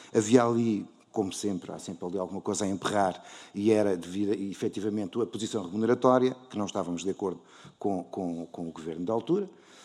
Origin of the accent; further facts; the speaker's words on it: Coimbra, Centro, Portugal; em Coimbra diz-se muito isso, nós somos de Coimbra, a estrada da beira da estrada, não é?